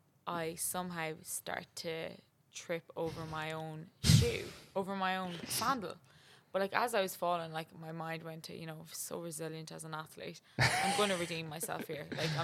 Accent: Connacht, Ireland; So I come from County Mayo.

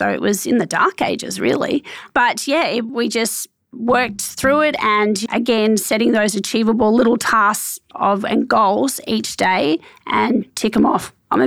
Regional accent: Brisbane, Queensland, Australia; moved away; You know, born and bred in Brisbane.

